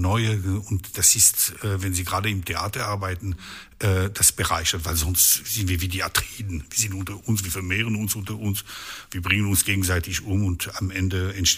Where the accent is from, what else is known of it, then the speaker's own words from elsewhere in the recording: Switzerland; ich bin kein Honorarkonsul, ich bin ein Schweizer Honorarkonsul. Und die erste Bedingung ist, dass sie Schweizer sind.